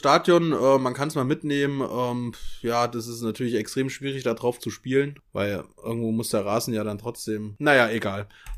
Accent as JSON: {"language": "German", "town": "Erfurt", "region": "Thuringia", "country": "Germany", "said": "wir sind ja wirklich lautstark dann letztlich, gell, wir als Erfurter."}